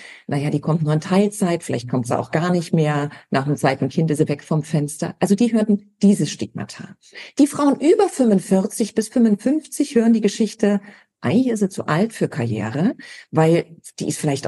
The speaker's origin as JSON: {"language": "German", "region": "East Germany", "country": "Germany", "said": "Ich wollte nicht sagen, ich komme aus dem Osten, du hast irgendwie einen Stempel drauf."}